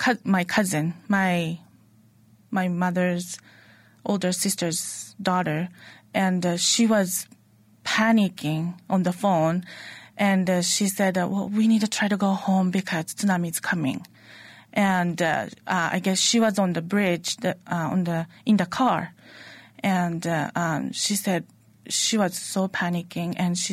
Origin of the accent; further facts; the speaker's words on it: Shiogama, Miyagi, Japan; English is a second language; I'm from Shiogama, which is like 15 minutes away by train from to Sendai.